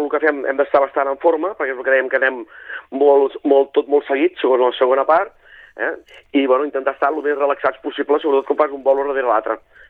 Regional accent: Canet de Mar, Catalonia, Spain; jo per exemple soc de Canet de Mar

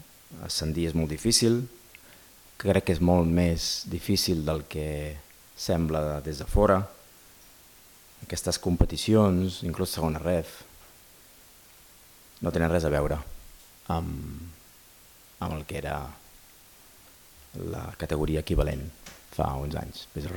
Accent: Sabadell, Catalonia, Spain; jo, com que soc de Sabadell, m'ho puc permetre

